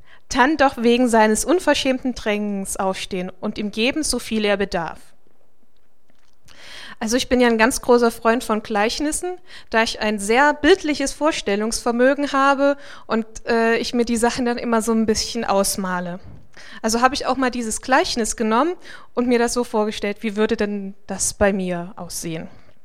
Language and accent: German; Dresden, Saxony, Germany; also born or lived in Marburg; now in Oer-Erkenschwick, Germany; Ursprünglich komme ich aus Dresden. Dann war ich hier 4 Jahre in Marburg am Bibelseminar und in dieser Gemeinde. Und jetzt bin ich in dem tollen Ort Oer-Erkenschwick.